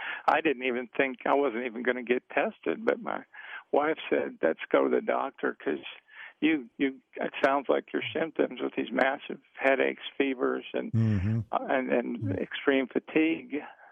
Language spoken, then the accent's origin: English; Minnesota, United States; And I had a question since I grew up in Minnesota, where they have massive mosquitoes.